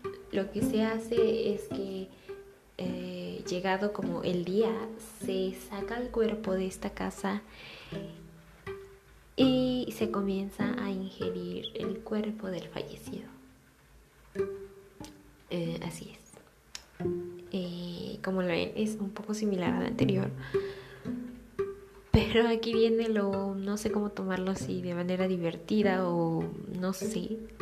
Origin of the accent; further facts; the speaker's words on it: Mexico; Tal vez porque soy mexicana y no me resulta tan, no lo sé, tan extravagante.